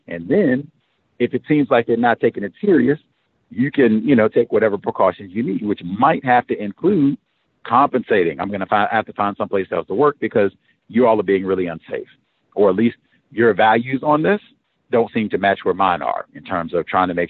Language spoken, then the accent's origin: English; South Carolina, United States; now in Springfield, United States; I am almost 1,000 miles from home. I came from South Carolina to Springfield, Missouri, for an education and a career in truck driving.